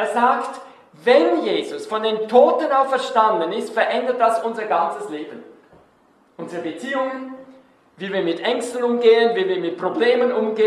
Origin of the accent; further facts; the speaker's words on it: Switzerland; Und dann ist etwas passiert, was wir als Schweizer überhaupt nicht kennen.